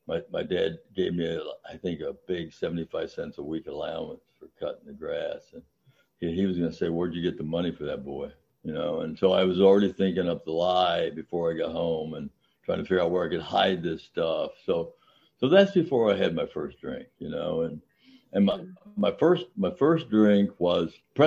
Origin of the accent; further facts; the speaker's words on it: Circleville, Ohio, United States; So I grew up in Circleville, and I tell people, that I looked like Opie from Mayberry RFD.